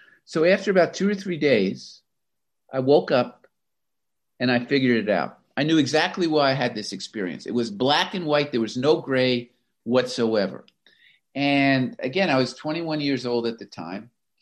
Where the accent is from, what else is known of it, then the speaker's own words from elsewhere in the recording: Florida, United States; my sport when I was growing up was tennis, and I grew up in Florida, had a good junior career.